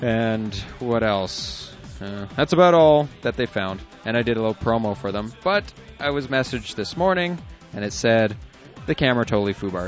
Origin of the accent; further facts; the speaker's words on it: Moncton, New Brunswick, Canada; I am from Moncton, that's from New Brunswick, in Canada, and a bunch of us here were always into the same ideas and philosophy.